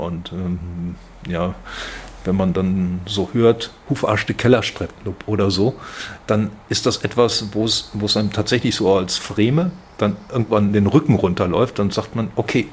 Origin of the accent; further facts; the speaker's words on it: North Rhine-Westphalia, Germany; born there; Ich bin gebürtiger Westfale, werde das nie ganz ablegen, weil ich auch dickköpfig bin und das sagt man in Westfalen ja so nach.